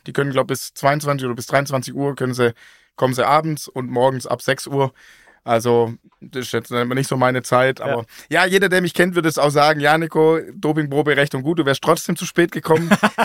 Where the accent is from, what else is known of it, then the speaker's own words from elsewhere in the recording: Welzheim, Baden-Württemberg, Germany; Aus Welzheim.